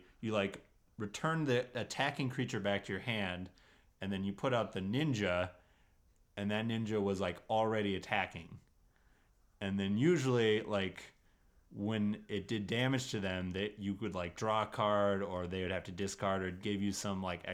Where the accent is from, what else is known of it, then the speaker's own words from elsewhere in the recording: Montana, United States; born there; Well, I was born in Montana.